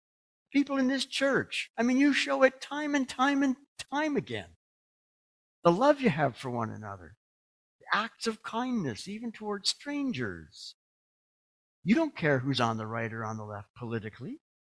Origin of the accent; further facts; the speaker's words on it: Canada; when I said I was from Canada